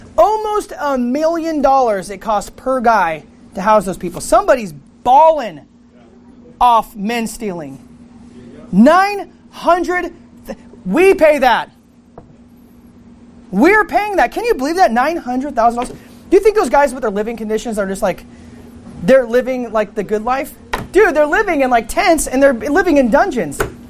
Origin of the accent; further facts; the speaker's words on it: Grand Junction, Colorado, United States; In my hometown in Grand Junction, Colorado, they had these things called work release.